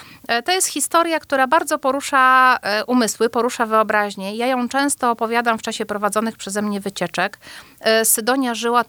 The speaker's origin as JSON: {"language": "Polish", "town": "Dobra", "region": "West Pomeranian Voivodeship", "country": "Poland", "tie": "born or raised there", "said": "To jest legenda związana z Dobrą koło Nowogardu, moją rodzinną miejscowością."}